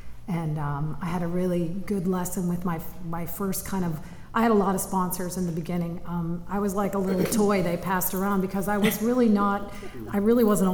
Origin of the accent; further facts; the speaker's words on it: Chicago, Illinois, United States; I'm from Chicago, you know.